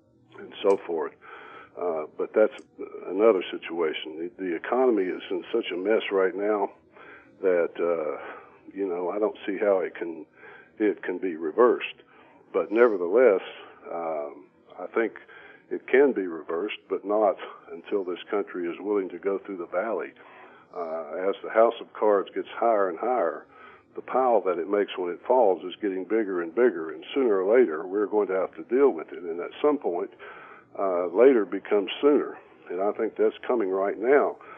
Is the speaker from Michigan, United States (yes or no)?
no; Memphis, Tennessee, United States; there are hundreds of people who become citizens here in my hometown of Memphis every year